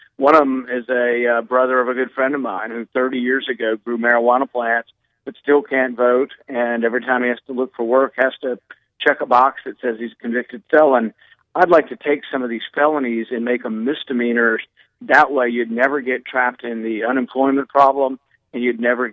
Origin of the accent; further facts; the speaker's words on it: Texas, United States; I grew up in Texas. We've had early voting for a couple of decades.